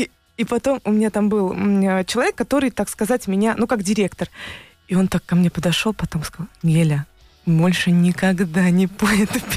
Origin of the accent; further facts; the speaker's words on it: Samara, Samara Oblast, Russia; я из Самары, сама из города.